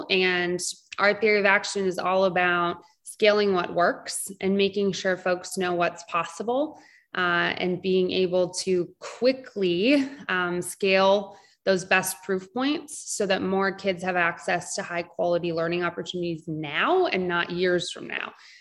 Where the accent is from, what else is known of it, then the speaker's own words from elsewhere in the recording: Minnesota, United States; also born or lived in northern Michigan; I grew up in Minnesota, way northern Minnesota, northern Michigan. You can use a snowmobile to get to school